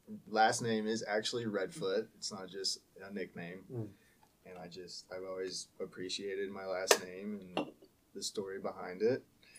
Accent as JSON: {"language": "English", "region": "Alabama", "country": "United States", "tie": "born or raised there", "said": "No, I mean, I grew up in Alabama, so I love my family."}